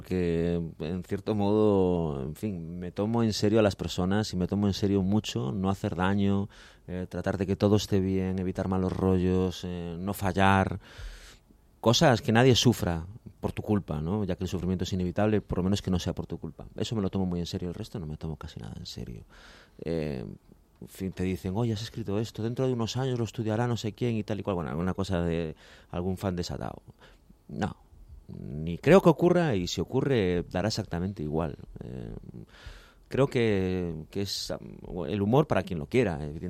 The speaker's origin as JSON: {"language": "Spanish", "region": "Galicia", "country": "Spain", "lives_now": "Madrid, Spain"}